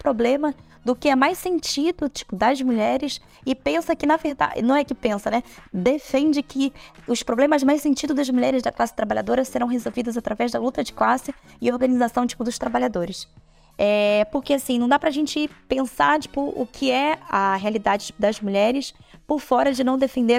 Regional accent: Bahia, Brazil; now in Rio de Janeiro, Brazil; eu sou nordestina, sou do interior da Bahia, e minha mãe, né, tipo, veio pro Rio de Janeiro em busca de melhores condições de trabalho

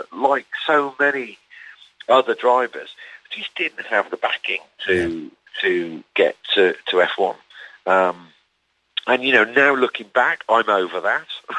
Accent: Newcastle, North East England, United Kingdom; I was brought up in Newcastle

